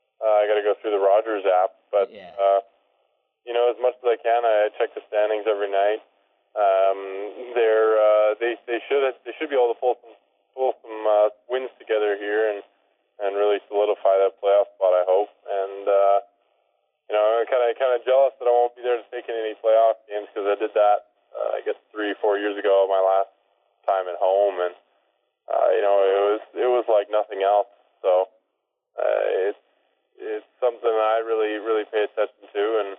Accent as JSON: {"language": "English", "country": "Canada", "said": "So that's just another proof of that kind of fraternity that we have as Canadian baseball players."}